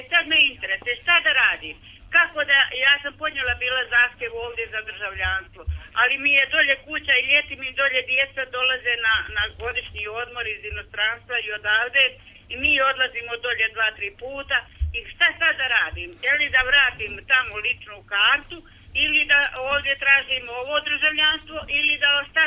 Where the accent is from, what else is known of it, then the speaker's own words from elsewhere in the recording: Knin, Šibenik-Knin County, Croatia; Ja sam iz Knina, imam pasoš i ličnu kartu u Kninu. Ovdje živim na izbjegličku, ovdje mi je porodica.